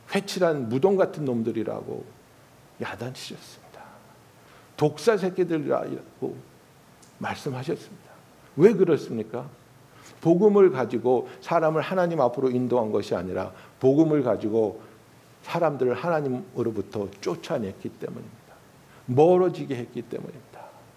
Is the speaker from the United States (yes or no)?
yes; California, United States; now in New York, United States; 저는 뉴욕으로 이사 와서 그 문화적인 쇼크를 받은 게 뭐냐면 저는 캘리포니아에서 왔으니까 캘리포니아는 뭐 바닷가도 많고